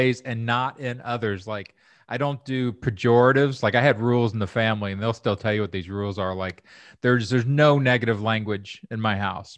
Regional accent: Kentucky, United States; because I grew up in Kentucky.

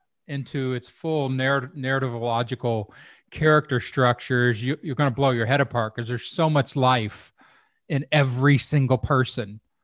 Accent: Louisville, Kentucky, United States; born there; I was born in Louisville. my father was actually born on tobacco farm in Western Kentucky.

